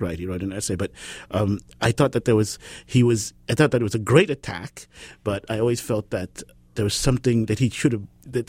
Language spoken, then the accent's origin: English; Zimbabwe; Now, I was raised in Zimbabwe, and the geography is savanna. It's grassland, right?